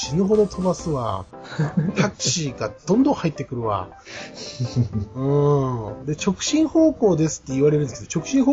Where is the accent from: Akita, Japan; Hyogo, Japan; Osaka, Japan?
Akita, Japan; 僕ら秋田から3人、秋田出身の3人が車で東京行きまして